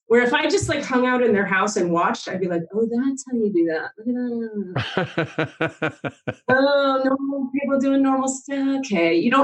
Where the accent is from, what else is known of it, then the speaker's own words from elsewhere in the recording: Miami, Florida, United States; And I'm from Miami, Florida originally.